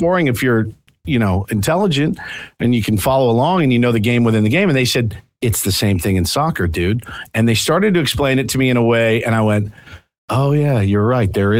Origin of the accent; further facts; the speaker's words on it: Texas, United States; Listen, I grew up in Texas, Booney, and I was not tough enough to play football back in Texas.